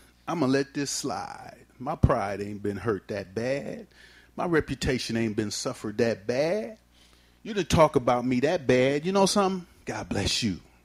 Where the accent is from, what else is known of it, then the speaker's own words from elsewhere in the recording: San Francisco, California, United States; I grew up in Bayview Hunters Point, San Francisco. I still live in that community.